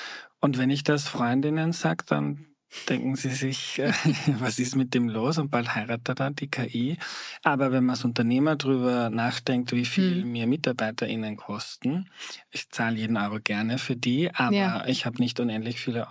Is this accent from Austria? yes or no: yes; Vienna, Austria; aber ich komme aus Wien